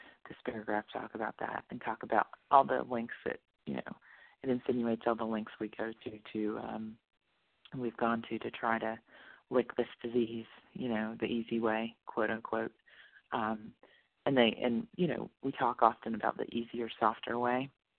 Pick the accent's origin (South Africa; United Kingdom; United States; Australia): United States; New York; Hi, good morning. … I'm from New York.